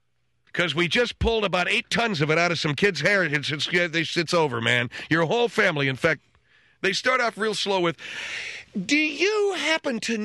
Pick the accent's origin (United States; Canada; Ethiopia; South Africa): United States; California; I'm from California. What do I know from a tornado watch?